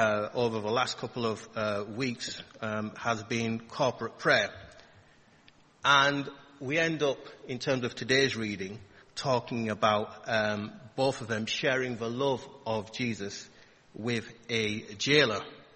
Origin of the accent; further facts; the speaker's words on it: Bradford, Yorkshire and the Humber, United Kingdom; when I was a young man growing up in Bradford